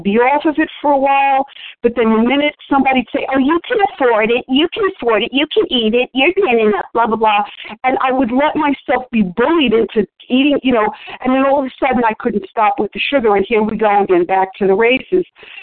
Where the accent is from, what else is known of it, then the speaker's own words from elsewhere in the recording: New York, United States; And you know, growing up in New York, not every young girl, but back in those days, I wanted to be a model